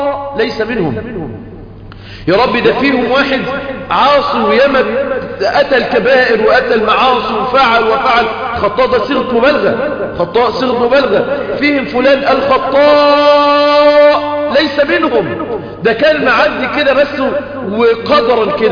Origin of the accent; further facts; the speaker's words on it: Mansoura, Dakahlia, Egypt; أنا من المنصورة